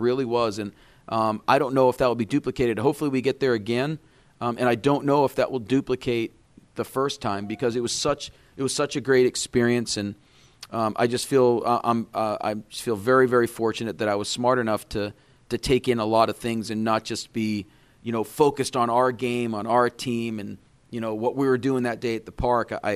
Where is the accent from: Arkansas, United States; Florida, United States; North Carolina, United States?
Florida, United States; Marco Island; now in Mobile, United States; Her and I grew up in South Florida. I grew up on the beach. I grew up on Marco Island.